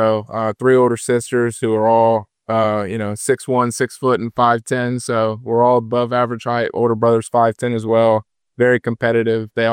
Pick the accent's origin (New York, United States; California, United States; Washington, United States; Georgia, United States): Georgia, United States; even though I'm from Georgia and we have a ton of them there.